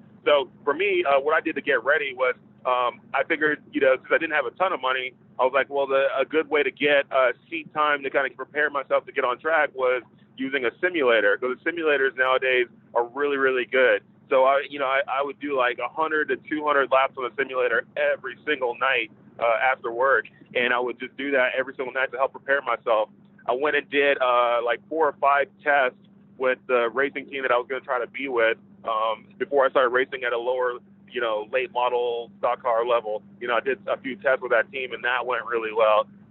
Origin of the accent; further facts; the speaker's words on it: Dallas, Texas, United States; I'm originally from Dallas, Texas